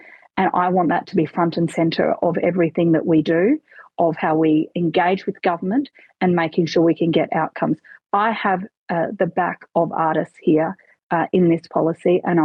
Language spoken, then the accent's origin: English; Adelaide, South Australia, Australia; what's going on here in Adelaide, in my hometown, over these last few weeks